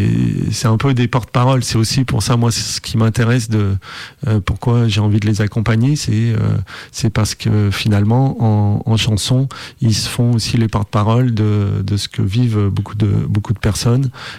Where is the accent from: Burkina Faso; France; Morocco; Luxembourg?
France; Auvergne-Rhône-Alpes; je suis sur la région lyonnaise depuis un bon petit moment maintenant. Moi, je viens des monts du Lyonnais au départ, des coteaux du Lyonnais, donc à une trentaine de kilomètres sur l'ouest de Lyon. Et puis donc j'ai grandi plutôt en milieu rural.